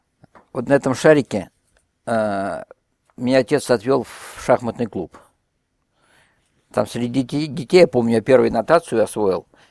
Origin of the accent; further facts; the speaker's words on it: Moscow, Russia; Родился я в Москве. Как роддом не помню, мы будем считать, что это пусть будет дом, роддом Грауэрмана на Арбате.